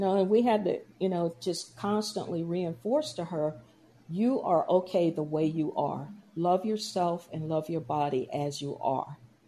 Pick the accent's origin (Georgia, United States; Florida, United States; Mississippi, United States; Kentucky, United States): Georgia, United States; We're both from Georgia.